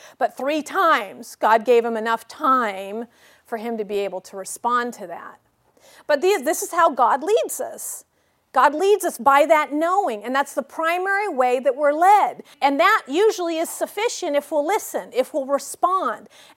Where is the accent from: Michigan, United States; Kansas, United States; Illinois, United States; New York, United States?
Illinois, United States; also born or lived in Connecticut; And I grew up in Illinois and Connecticut, and there was lots of land and lots of playing